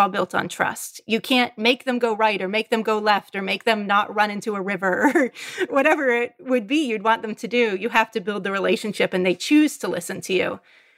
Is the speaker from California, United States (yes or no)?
yes; California, United States; also born or lived in Norway / Alaska; So I got into mushing when I was 18 years old, and I was a kid from California. I moved to the Norwegian Arctic and went to a socialist dog sledding boarding school for a year